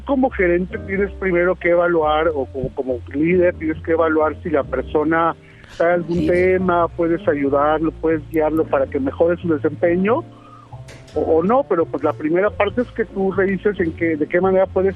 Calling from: Mexico City, Mexico; De la Ciudad de México.

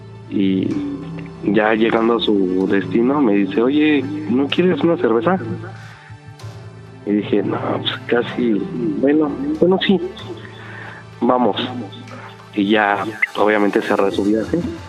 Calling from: Mexico City, Mexico; De la poderosísima CDMX.

